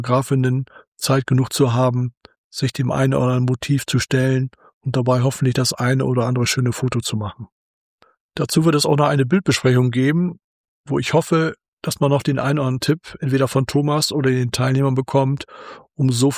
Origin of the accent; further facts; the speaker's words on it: Bremen, Germany; Anfang Februar in meiner Heimatstadt Bremen